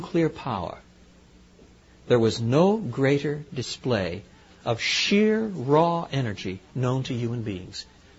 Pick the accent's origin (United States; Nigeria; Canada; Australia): Canada; But where I grew up in Canada, you really did get first-class electrical storms.